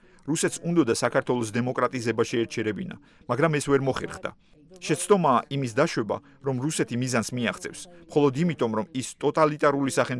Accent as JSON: {"language": "Georgian", "country": "United States", "said": "მე ამერიკელი ვარ."}